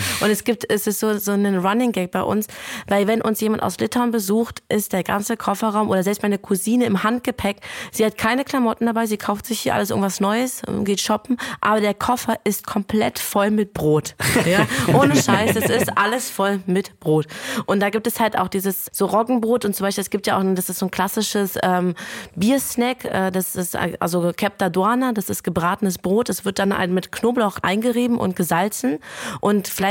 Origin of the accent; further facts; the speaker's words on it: Germany; born there; Also ich bin in Deutschland geboren.